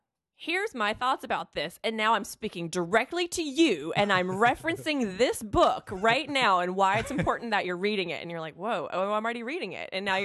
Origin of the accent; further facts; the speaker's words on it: Mississippi, United States; not to speak ill of my home state, because I am so proud. I love Mississippi, and I know that it gets a really bad rap, but I love being from there, and I have a lot of Mississippi pride.